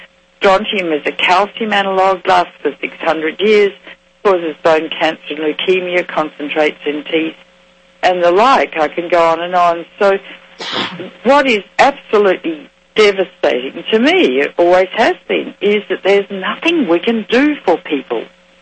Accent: Australia; because I'm Australian, so you've got to be able to laugh or you're going to cry.

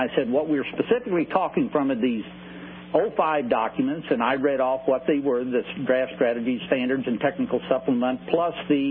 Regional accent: Missouri, United States; I got up and I introduced myself and told him I was … from Missouri

